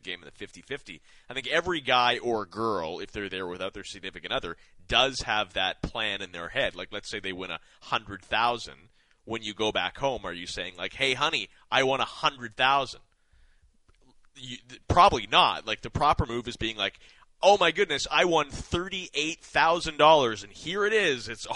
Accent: Saskatchewan, Canada; And I'm from Saskatchewan. Like, we love 50-50s.

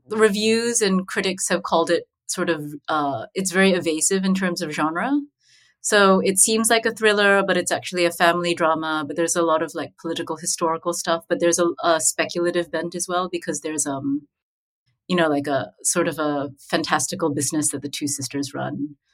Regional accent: Singapore; also born or lived in Indonesia; So I grew up in Singapore and Indonesia.

